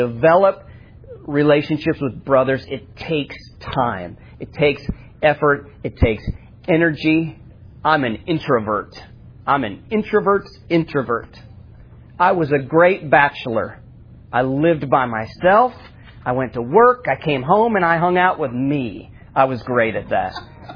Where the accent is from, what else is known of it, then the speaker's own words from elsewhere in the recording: Iowa, United States; Nevin and I have been buddies for several years. Our personalities work together. We're from Iowa.